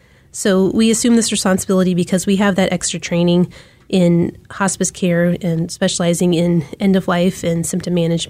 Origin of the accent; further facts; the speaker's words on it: Wichita, Kansas, United States; I grew up in Wichita, Kansas, and then went to KU for undergrad